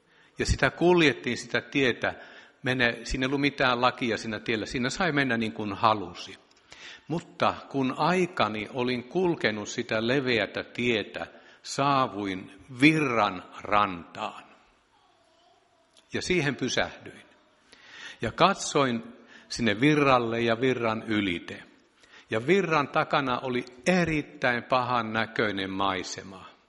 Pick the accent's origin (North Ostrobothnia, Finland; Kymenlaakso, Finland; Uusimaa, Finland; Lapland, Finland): Lapland, Finland; Tornio; also born or lived in Salla; Olen Torniosta ja syntyisin Sallan Karhujärveltä Maaninka Kaarlon naapurikylästä.